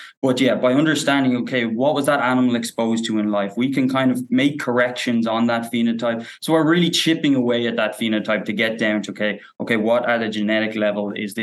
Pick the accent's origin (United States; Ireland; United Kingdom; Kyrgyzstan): Ireland; Dublin, Leinster; I'm a city kid, so from Dublin as well. So I don't have a huge farming background, but both my parents grew up on farms, so I would have that connection there. Then in 2018, I moved over to Canada